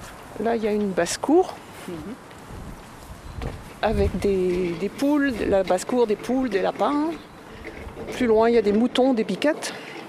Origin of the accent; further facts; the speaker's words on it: Gouesnou, Brittany, France; je viens de Gouesnou, donc à peu près, en kilomètres, je ne sais pas combien ça fait d'ici, 4 km à peine, je pense.